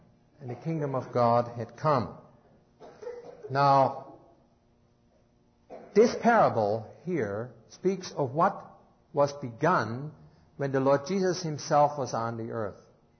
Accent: Germany; moved away; But when I first came to this country, being born and raised in Germany, I didn't see that truth

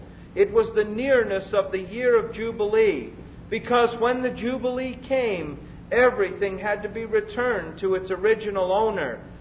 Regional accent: Canada; they always ask me my citizenship, and I say I'm a Canadian.

